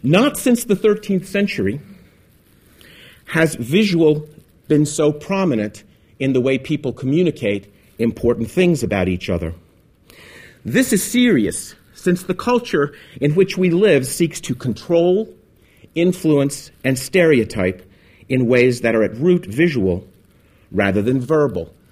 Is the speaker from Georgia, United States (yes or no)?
no; Arkansas, United States; I'm from Arkansas.